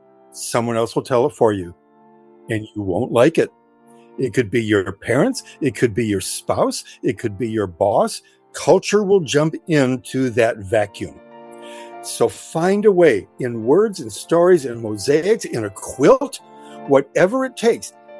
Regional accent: Midwest, United States; I was raised in the Midwest, 1950s.

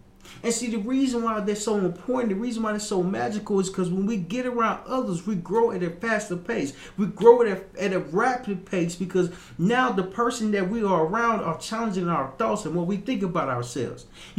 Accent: Little Rock, Arkansas, United States; accent: southern; We see, I'm from Little Rock, Arkansas. My whole life, I've been in the South.

